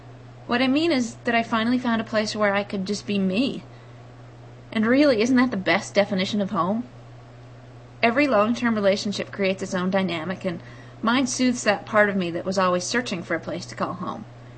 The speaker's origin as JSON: {"language": "English", "region": "California", "country": "United States", "also_born_or_lived": "Caribbean", "said": "last year we relocated to my home state of California."}